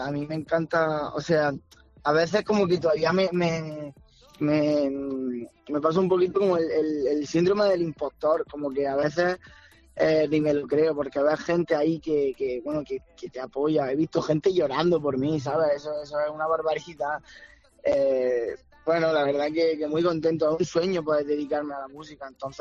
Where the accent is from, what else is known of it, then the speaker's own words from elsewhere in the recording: Andalusia, Spain; yo creo que la verdad que como buen andaluz me gusta pasármelo bien